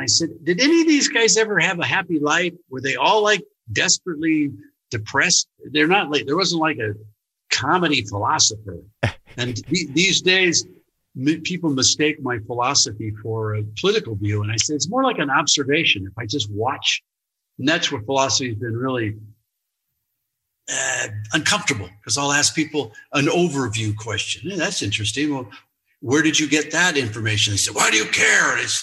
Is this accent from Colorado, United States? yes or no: yes; Denver, Colorado, United States; I grew up in Denver when I was a kid.